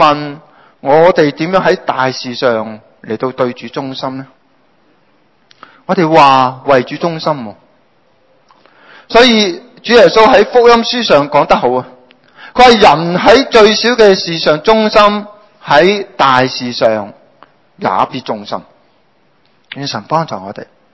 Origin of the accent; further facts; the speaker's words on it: China; 听见我中国人有句说话叫万丈高楼从地起